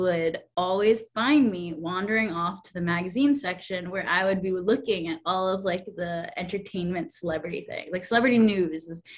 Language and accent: English; Pennsylvania, United States; I've spent my first freshman year at Lynn, and I'm from Pennsylvania, so it was out of state, I was paying out of state for it.